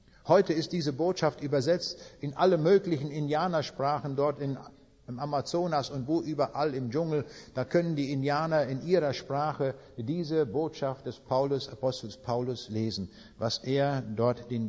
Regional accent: Königsberg, Kaliningrad Oblast, Russia; Ich habe das abends an den Leuten dort in Königsberg auch gesagt. Das war mal meine Heimat, es ist nicht mehr.

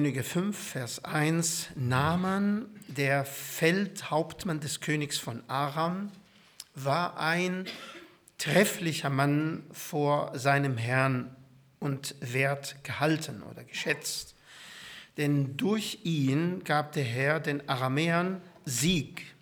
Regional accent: Syria; Ich komme aus Syrien.

